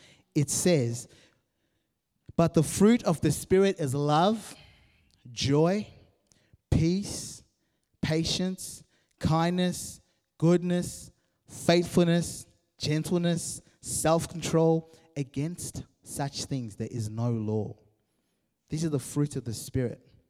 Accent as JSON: {"language": "English", "country": "Zimbabwe", "tie": "born or raised there", "moved": "yes", "lives_now": "Australia", "said": "I've been in Australia as long as I grew up in Zimbabwe. So I'm Aussie too now. Call me a Zimbabwean Australian."}